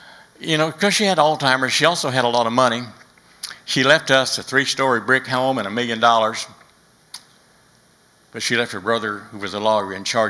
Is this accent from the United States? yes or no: yes; Oklahoma, United States; because I grew up in Oklahoma, and my dad drank all the time, so sometimes there was groceries and sometimes there wasn't.